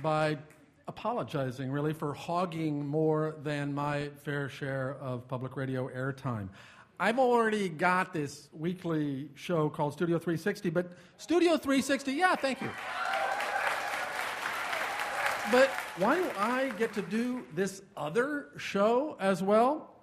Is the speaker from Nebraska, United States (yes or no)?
yes; Nebraska, United States; And second reason I get to do this show is because I grew up in Nebraska.